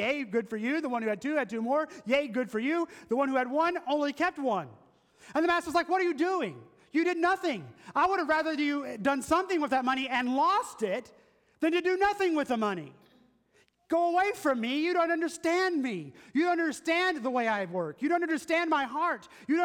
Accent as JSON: {"language": "English", "region": "the South", "country": "United States", "tie": "born or raised there", "said": "My grandfather was a Pentecostal pastor for 3 years, and I grew up in the South"}